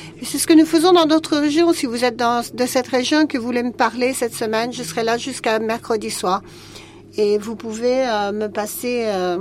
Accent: Jordan; Je suis de Jordanie.

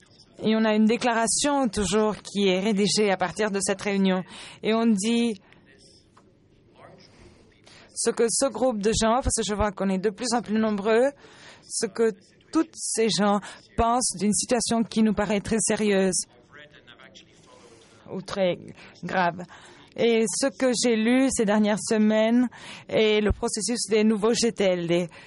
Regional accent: Botswana; de Botswana, je représente la société Internet.

